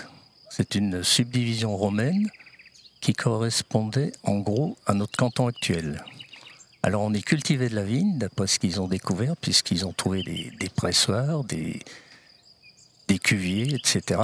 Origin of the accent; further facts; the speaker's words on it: Saint-Laurent-d'Agny, Auvergne-Rhône-Alpes, France; born there; Je suis né à Saint-Laurent-d'Agny, donc au village, en 1944, pendant la guerre. Et en 1975, j'ai immigré, je suis monté à Saint-Vincent.